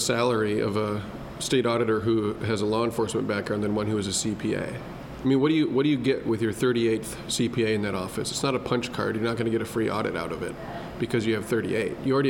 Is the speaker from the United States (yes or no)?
yes; Decorah, Iowa, United States; Born and raised. My dad is from Decorah. His parents are from Oshin, which is about 10 miles away. Grew up there.